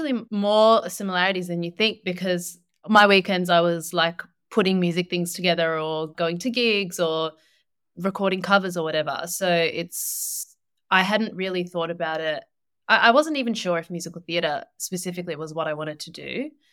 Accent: Tasmania, Australia; because I grew up in Tassie, before we both left Tassie for uni

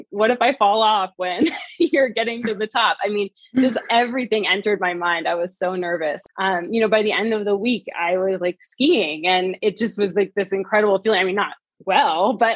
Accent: Vermont, United States; So I grew up in Vermont. So I've always loved like being outside and that lifestyle

